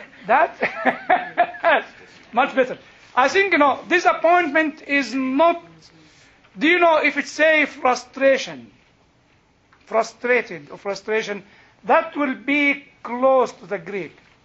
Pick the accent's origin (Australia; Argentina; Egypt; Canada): Egypt; I'm British. But actually, I'm not even British. I'm actually Egyptian.